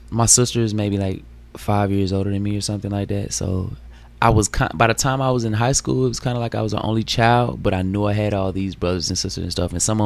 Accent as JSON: {"language": "English", "town": "Atlanta", "region": "Georgia", "country": "United States", "said": "I'm from East Atlanta."}